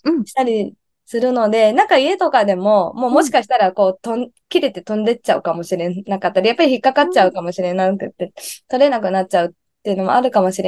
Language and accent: Japanese; Tohoku, Japan; 今私の実家東北地方の方に行ってます